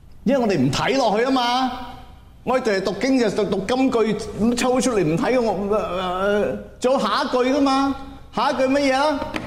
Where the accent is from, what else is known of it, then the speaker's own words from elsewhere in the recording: China; 我哋广东话咧，嗱呢个国语嘅弟兄姊妹真系唔明嘅